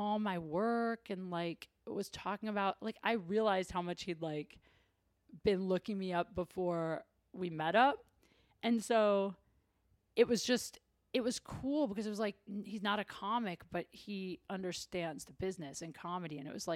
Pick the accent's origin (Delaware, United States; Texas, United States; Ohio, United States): Ohio, United States; he knows I'm from Ohio.